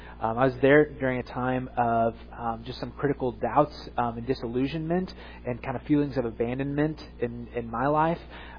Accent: Edwardsville, Illinois, United States; also born or lived in Boston; I grew up in Edwardsville, Illinois, right across the river, so I've been in the St. Louis area most of my life, but I lived for a year out in Boston

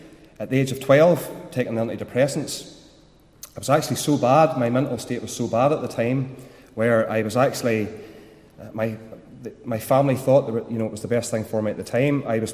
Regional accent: Randallstown, Northern Ireland, United Kingdom; I was born in Randallstown. I lived in Randallstown. I attended Randallstown Central Primary School as a young boy.

